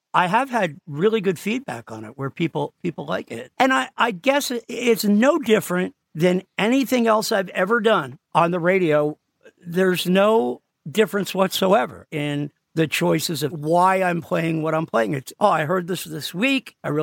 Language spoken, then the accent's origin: English; New Jersey, United States; In fact, I grew up in Jersey, and I was so nuts about music.